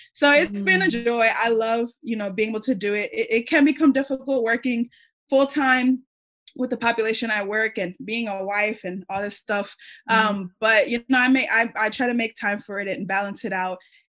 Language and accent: English; New York, United States; I'm from New York. I went to high school with like 80% Korean people. I'm Dominican. Wow. I'm Black.